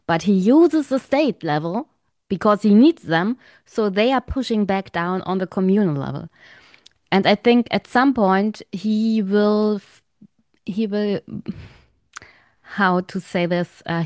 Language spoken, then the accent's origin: English; Brandenburg, Germany; this gigafactory brought a lot of problems for my home country of Brandenburg because it is a kind, also a land that has a lot of problems with water.